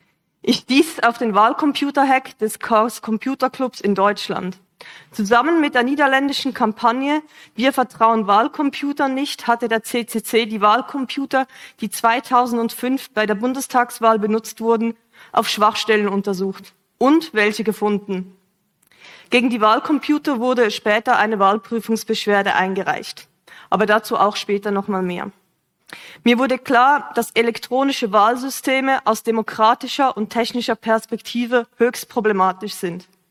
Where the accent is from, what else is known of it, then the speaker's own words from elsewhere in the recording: Zurich, Switzerland; dass ich 2014 als Zürcherin, die im Ausland lebte, nicht online wählen oder abstimmen konnte.